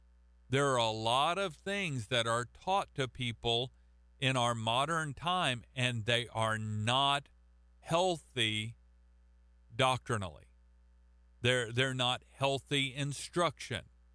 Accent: Oklahoma, United States; I'm from Oklahoma, and no, not everybody in Oklahoma rides a horse and wears a cowboy hat

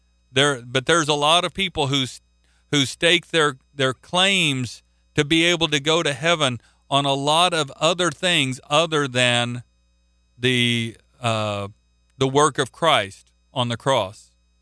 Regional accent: Oklahoma, United States; Well, God, I'm an American. That answer won't get me in. I'm from Oklahoma.

